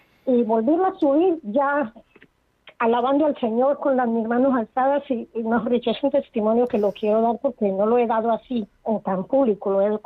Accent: Colombia; now in San Sebastián, Spain; Soy de Colombia, hace 20 años estoy acá.

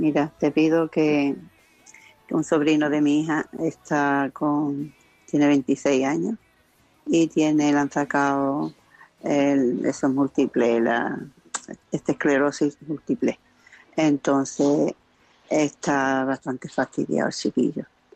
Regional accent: Malaga, Andalusia, Spain; buenas tardes, soy de Málaga

